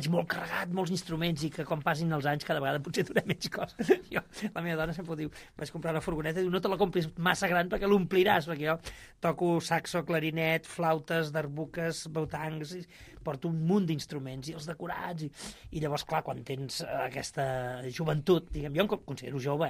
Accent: Catalonia, Spain; Jo, com a català, aprofundint en les meves arrels

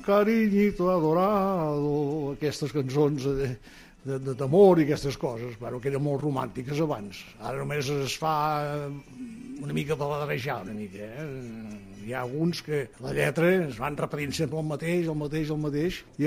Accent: Súria, Catalonia, Spain; tinc 78 anys, aquest any en faré 79. Sóc de Súria, al Bages.

